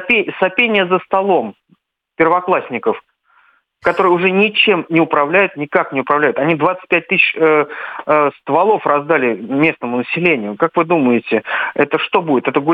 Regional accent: Lviv, Lviv Oblast, Ukraine; Я вырос во Львове, это западная Украина. Это самое бандеровское место, которое только можно представить вот.

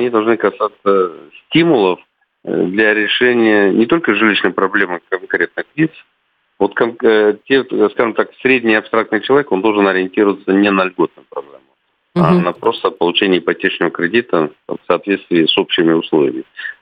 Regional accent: Crimea, Ukraine; also born or lived in Kyiv; Я сам крымчанин, угу, естественно, часто бывал в этих областях. И жил в Киеве, кстати, один период жизни у меня связан с Киевом. То есть Украина для меня родное место, родная республика, родные люди.

